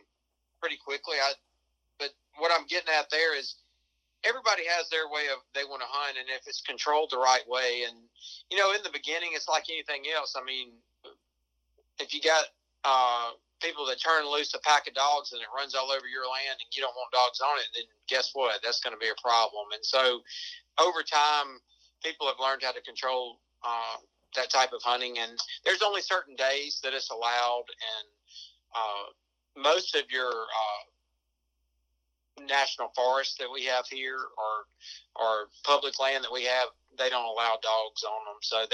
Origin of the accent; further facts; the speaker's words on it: Alabama, United States; I'm an Alabamian. I'm still in Alabama. But I was from South Alabama. Now I'm in about mid Alabama or North Alabama